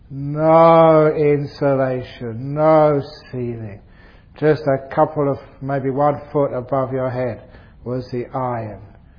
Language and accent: English; London, United Kingdom; born there; I was born in London, I like the cold